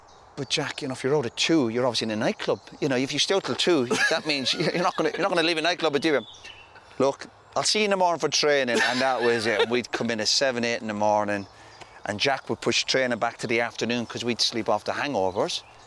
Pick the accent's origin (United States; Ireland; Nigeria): Ireland; where I grew up in Ireland, it was people would go out and drink at weekends